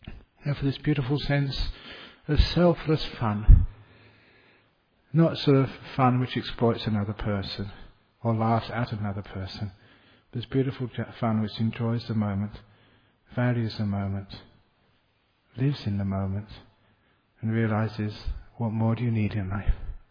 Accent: Australia; I can tell this because I'm an Australian.

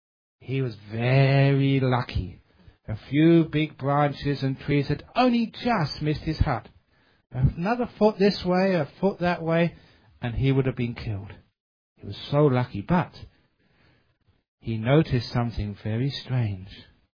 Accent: London, United Kingdom; I came from London.

